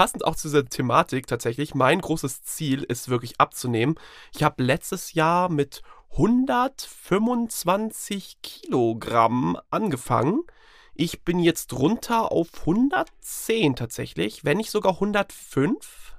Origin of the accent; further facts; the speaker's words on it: Sande, Lower Saxony, Germany; Ich komme aus dem Dorf. In Sande gab es es nicht.